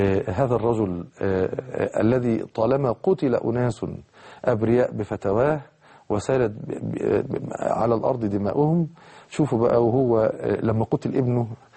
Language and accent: Arabic; Egypt; والشبيحة اللي هم زي البلطجية كده عندنا في مصر، تقتيل وترويع.